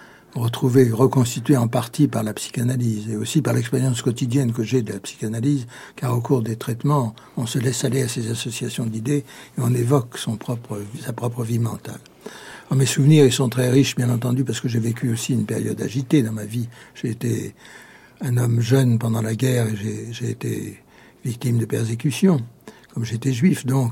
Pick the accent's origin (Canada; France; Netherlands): France; Paris, Île-de-France; born there; Je suis né à Paris.